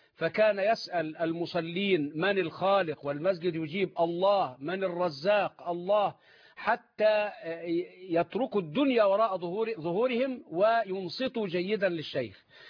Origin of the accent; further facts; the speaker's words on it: Mit Antar, Dakahlia, Egypt; قريتي ميت عنطر مركز طلخة دقهلية عام 66 بمسجد المحطة، وكنت في ذلك الوقت في السنة الثانية الثانوية في مدرسة طلخة الثانوية بالدقهلية